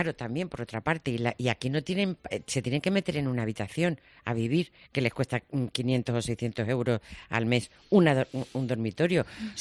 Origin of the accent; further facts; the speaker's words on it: Yecla, Region of Murcia, Spain; Yo cuando era pequeña, en mi pueblo, en Yecla, había mucha, no hay latifundios, pero había mucha gente pues que tenía 10 hectáreas, 15 hectáreas, 20 hectáreas